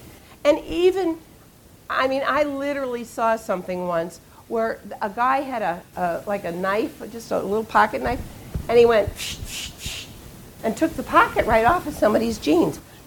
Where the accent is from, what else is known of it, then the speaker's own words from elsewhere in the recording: Chicago, Illinois, United States; now in Florida, United States; I live in Florida. I'm originally from Chicago.